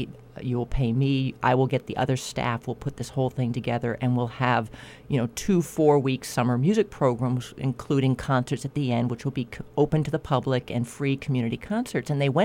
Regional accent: California, United States; also born or lived in England / Japan; We grew up living in Southern California, but I also lived in England for a year, and I lived in Japan for 6 months

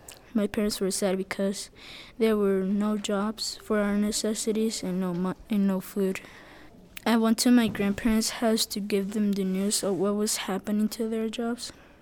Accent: Cojutepeque, Cuscatlán, El Salvador; now in Glenwood Springs, United States; I moved from Cojute, Peque, Cuscatlan, El Salvador to Glenwood Springs, Colorado.

